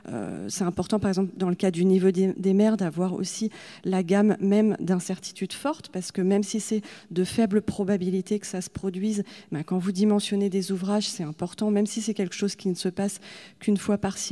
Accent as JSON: {"language": "French", "country": "France", "said": "l'adaptation chez nous en France a déjà du retard."}